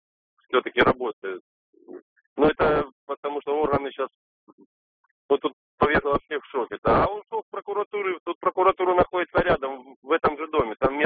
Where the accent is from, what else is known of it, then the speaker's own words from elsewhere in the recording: Saratov, Saratov Oblast, Russia; я из Саратова.